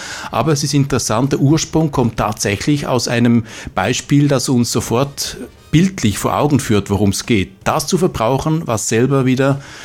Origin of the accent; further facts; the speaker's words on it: Switzerland; now in Mödling, Austria; Wohlfühltage gibt es in der Schweiz bereits, wo ich ursprünglich mal herkomme, wie man unweigerlich hört an meinem Akzent.